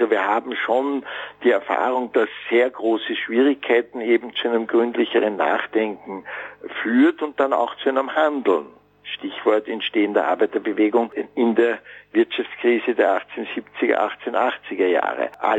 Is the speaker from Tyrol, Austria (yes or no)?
no; Vienna, Austria; ich komme ja aus Wien, der Stadt von Sigmund Freud